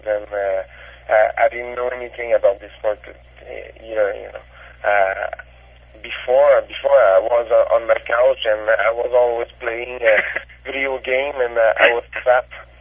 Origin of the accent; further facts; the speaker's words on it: Canada; I'm a Canadian, I know, but I never watch a hockey game.